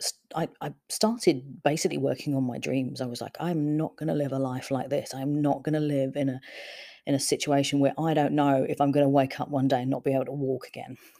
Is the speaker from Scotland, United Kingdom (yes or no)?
no; London, United Kingdom; And I'm originally from London, as you could probably tell from the accent